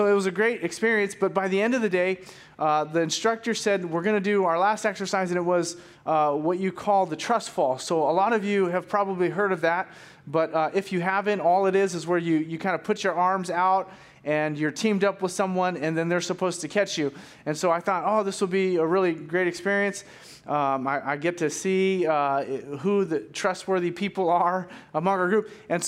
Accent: Sunnyvale, California, United States; So I grew up in Sunnyvale, and I was an athlete

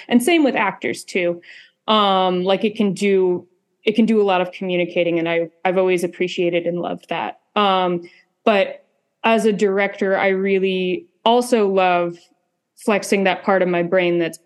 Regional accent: Indiana, United States; also born or lived in Florida; So I grew up, I was born in Florida, but when I was like 4 or 5, I moved to like middle of nowhere, Indiana. It's like 4,000 people on a good day.

